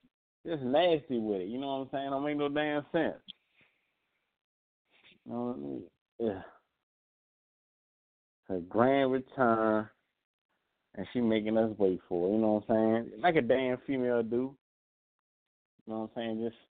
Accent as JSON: {"language": "English", "town": "Washington", "region": "District of Columbia", "country": "United States", "said": "they mistook my accent for being a Baltimore accent, right? So respectfully, I said, no, sis, in Christ's name, I'm not from Baltimore. And so she won't get a, you know, they felt as though I was disrespecting them. I'm like, no, I said, I felt disrespected as a D.C. dude."}